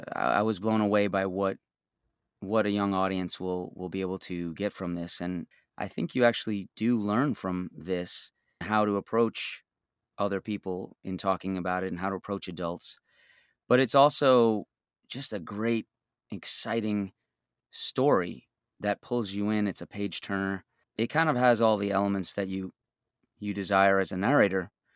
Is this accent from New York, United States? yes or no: yes; Long Island, New York, United States; because I grew up in Long Island, and my tribal community is the Blackfeet in Montana, which is pretty far away.